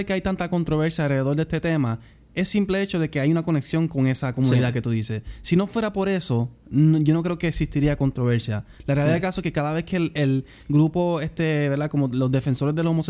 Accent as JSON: {"language": "Spanish", "country": "Puerto Rico", "said": "nosotros somos ciudadanos puertorriqueños"}